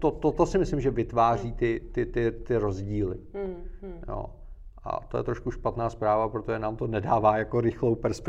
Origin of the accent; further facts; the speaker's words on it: Bohemia, Czechia; Hele, kdykoliv vyjedu mimo Českou republiku, jak jsem hrdej Čech, vysvětluji, že jsem z Čech, pak vysvětluji, kde ty Čechy jsou.